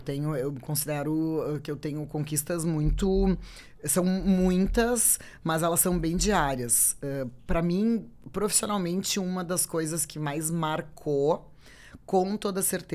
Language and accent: Portuguese; Porto Alegre, Rio Grande do Sul, Brazil; Eu sou natural de Porto Alegre, nascida e criada, né? Nasci chorando moinhos de vento, bem lugar comum porto-alegrense, e minha família de classe média, bairro Petrópolis. Então, e eu sou filha única